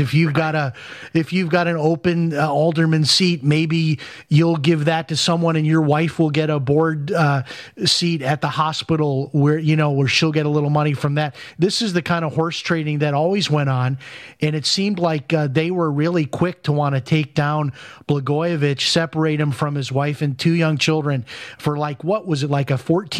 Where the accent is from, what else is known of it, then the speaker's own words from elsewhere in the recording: Chicago, Illinois, United States; Well, see, I grew up in Chicago, and I'm fascinated by what you're saying right now